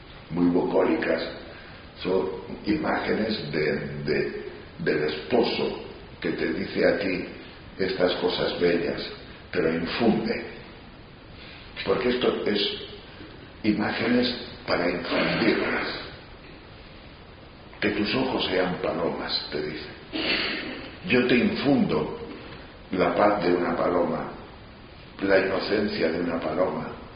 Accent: Tejerina, Castile and León, Spain; por el monte Galaad, por las montañas de mi pueblo de Tejerina.

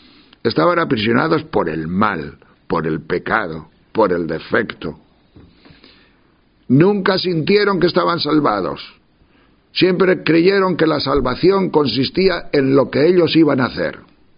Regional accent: Tejerina, Castile and León, Spain; Yo soy de Tejerina

